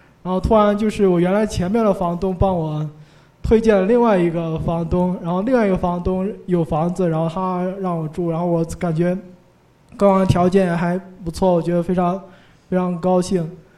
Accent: Henan, China; 就是我是河南人，然后她第一次到河南开会嘛

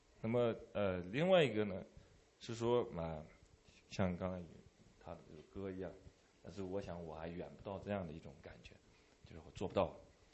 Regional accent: China; now in United States; 因为我离开国内大概现在说起来是七年半时间，然后最近的时间常常在思考，我这七年半里面到美国来

